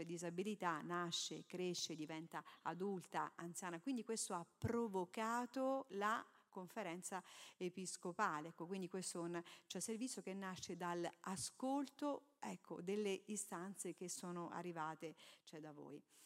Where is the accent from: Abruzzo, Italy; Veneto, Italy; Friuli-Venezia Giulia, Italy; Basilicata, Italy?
Abruzzo, Italy; Pescara; vengo da Pescara